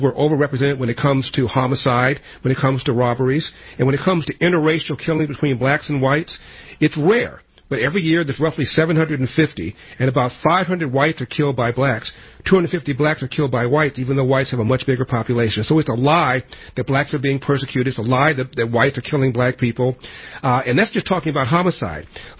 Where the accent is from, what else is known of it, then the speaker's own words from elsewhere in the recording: Los Angeles, California, United States; I'm from Los Angeles, and I grew up in South Central.